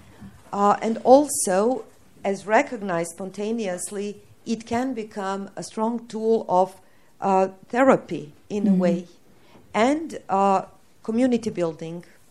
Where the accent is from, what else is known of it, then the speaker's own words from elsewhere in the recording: Serbia; English is a second language; Well, I have to speak. I come from Serbia.